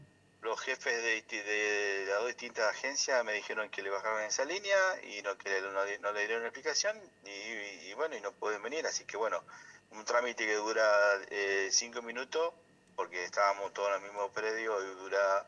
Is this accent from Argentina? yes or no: yes; Santo Tomé, Argentina; hoy en Santo Tomé, en mi tierra, no podemos estar